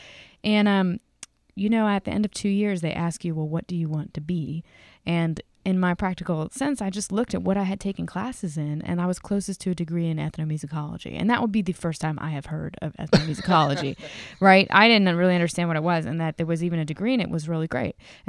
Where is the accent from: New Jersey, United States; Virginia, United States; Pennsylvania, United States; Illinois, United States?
Virginia, United States; Fredericksburg; I grew up in Fredericksburg, Virginia. Tiny Civil War town between D.C. and Richmond.